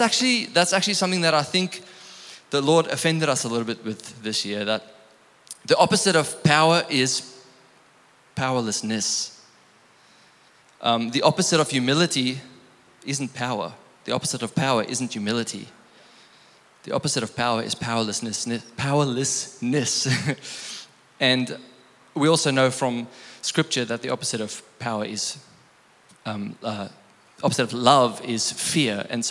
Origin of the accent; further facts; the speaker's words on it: South Africa; I'm also a bit of a blend, so forgive me if I bring my South Africanness. Don't forgive me for being, I'm proudly South African.